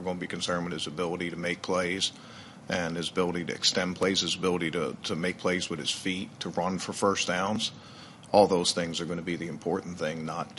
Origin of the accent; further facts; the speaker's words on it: Baltimore, Maryland, United States; I mean, I grew up in Baltimore, but I love the Vikings because I like those two guys.